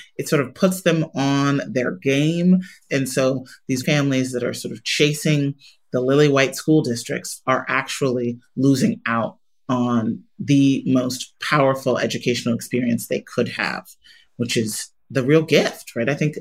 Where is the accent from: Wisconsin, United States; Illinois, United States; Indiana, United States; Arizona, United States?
Illinois, United States; Chicago; Metropolitan Planning Council in Chicago, my hometown, one of the most segregated cities in the country